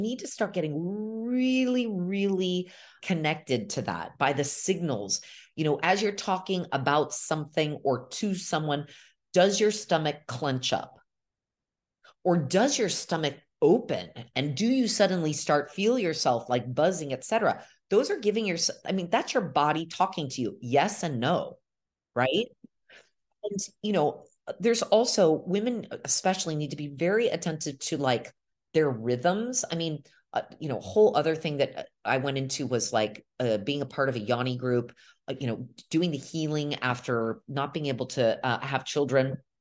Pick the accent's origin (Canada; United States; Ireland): United States; at least my experience growing up in America was very, very focused on this masculine